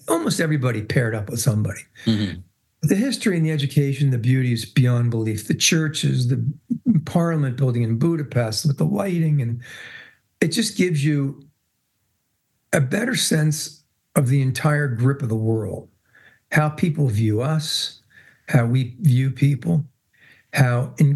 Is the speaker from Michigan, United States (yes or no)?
yes; Michigan, United States; I said, oh, we're from Michigan.